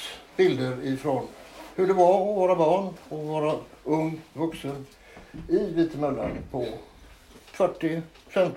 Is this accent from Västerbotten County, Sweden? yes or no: no; Gothenburg, Västra Götaland County, Sweden; jag är ju inte skåning på något sätt från början, även om jag har bott här nu i 20-30 år.